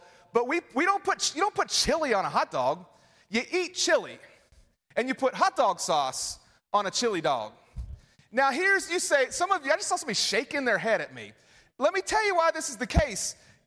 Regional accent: West Virginia, United States; Like Brandon said, I'm from West Virginia. Pretty proud of that.

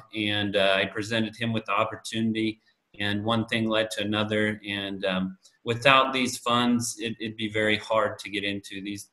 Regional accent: Holyoke, Colorado, United States; Well, I was born and raised out here in Holyoke, Colorado, so originally from a small town.

